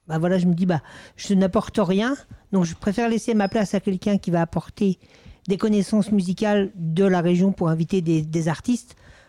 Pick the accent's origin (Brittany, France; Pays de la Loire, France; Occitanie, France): Pays de la Loire, France; Doué-la-Fontaine; Non, je suis natif de Dau-la-Fontaine dans le 49, donc le Maine-et-Loire.